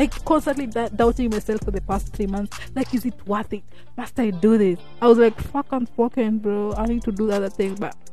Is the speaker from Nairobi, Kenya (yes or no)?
no; Kisumu, Kisumu County, Kenya; I'm a podcaster from Kisumu.